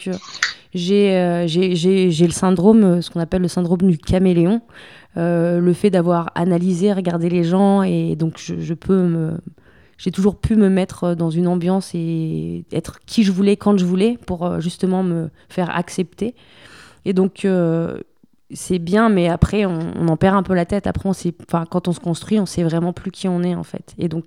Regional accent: Colombia; je jouais même sur le fait que j'étais de Colombie et que moi, je venais des quartiers chauds

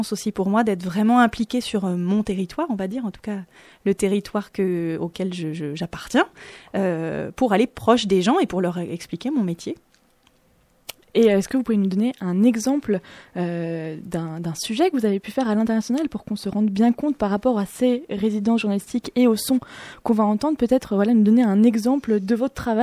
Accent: Grenoble, Auvergne-Rhône-Alpes, France; Moi je suis grenobloise, donc au bout d'un moment, c'est vrai que je connais bien le tissu associatif

